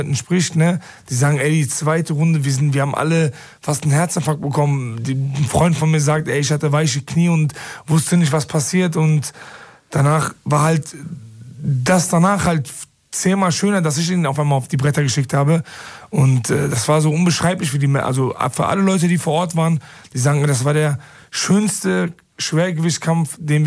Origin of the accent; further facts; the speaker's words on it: Bochum, North Rhine-Westphalia, Germany; ich bin in Bochum mehr oder weniger groß geworden, ne? Also zwar Wattenscheid, aber Wattenscheid ist immer so, ich sag mal, hat auch immer zu Bochum gehört, meiner Meinung nach.